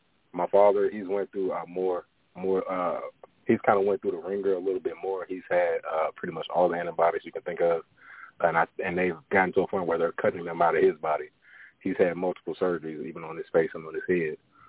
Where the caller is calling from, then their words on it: St. Louis, Missouri, United States; I'm calling from Missouri, St. Louis, Missouri.